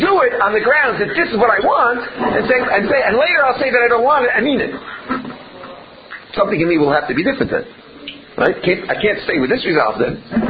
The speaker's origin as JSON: {"language": "English", "country": "South Africa", "said": "I come from South Africa, and in South Africa everybody knows what Shabbos is."}